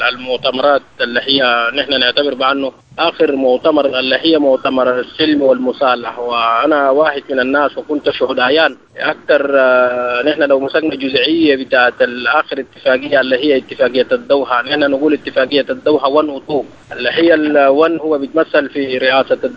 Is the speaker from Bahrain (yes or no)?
no; Darfur, Sudan; نحن من أبناء دارفور